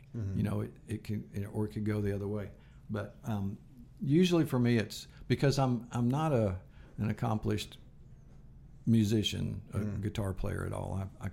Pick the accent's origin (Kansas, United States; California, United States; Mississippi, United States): Kansas, United States; based on something that happened back in my hometown. And the book covers my hometown in Kansas.